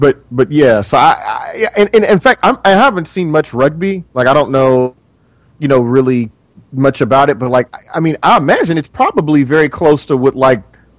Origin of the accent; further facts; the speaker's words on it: the South, United States; Yeah, but see, I mean, growing up in the South, like, we were like, okay, well, it's basketball season.